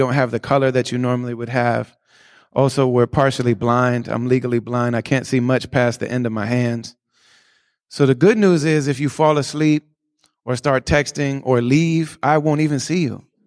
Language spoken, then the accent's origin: English; Michigan, United States; When I was a little kid, I grew up in the Midwest in the 80s. In little cities, we moved almost every year to different little cities throughout Michigan.